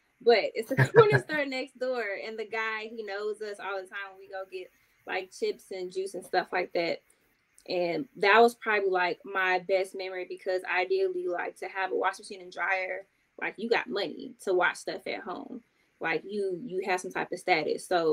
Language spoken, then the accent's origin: English; Chicago, Illinois, United States; So I'm from the east side part of Chicago. I grew up on the south side, but I'm east side through and through.